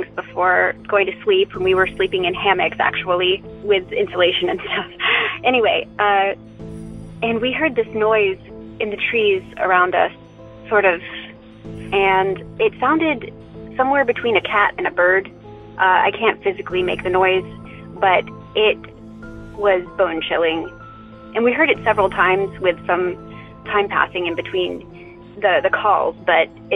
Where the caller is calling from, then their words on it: North Carolina, United States; Hi, Derek. … I'm calling from Western North Carolina.